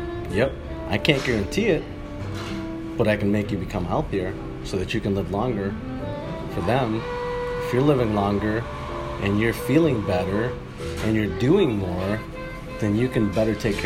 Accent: Chicago, Illinois, United States; At the end of the day, you know, I'm from Chicago.

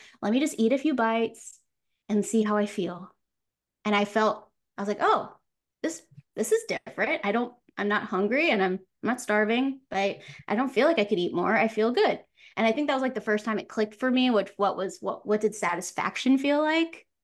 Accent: Florida, United States; also born or lived in New York; So then we wound up moving back to my hometown, Florida, from New York.

